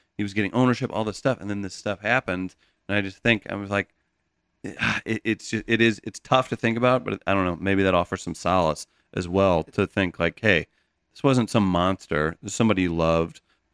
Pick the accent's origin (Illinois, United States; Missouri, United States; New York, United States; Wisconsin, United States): Missouri, United States; Farmington; I'm from Farmington, Missouri.